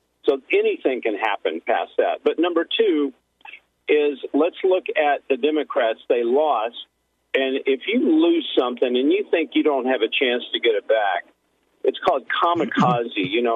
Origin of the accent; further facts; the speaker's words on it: Hollywood, California, United States; Yeah, because I'm from Hollywood. I was there for 30 years